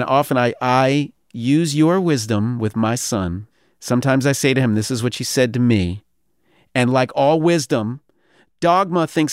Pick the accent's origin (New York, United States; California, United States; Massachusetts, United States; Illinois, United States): New York, United States; I'm from New York, he's from Detroit. I come from an upper middle class family.